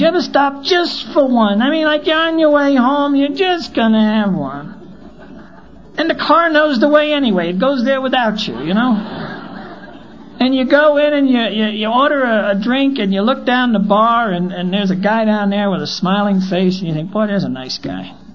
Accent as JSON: {"language": "English", "town": "New York City", "region": "New York", "country": "United States", "tie": "born or raised there", "said": "I grew up in Brooklyn back in the 50s."}